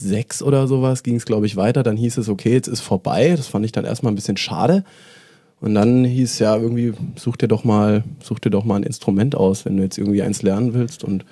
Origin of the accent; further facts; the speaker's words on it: Southern Germany, Germany; Gebürtig, Süddeutschland, aufgewachsen am Bodensee. Mhm. Dann ja, viel unterwegs gewesen, Praktika, Studium. War in Mainz, in Stuttgart, in Mannheim, in London habe ich auch mal kurz irgendwie ein halbes Jährchen studiert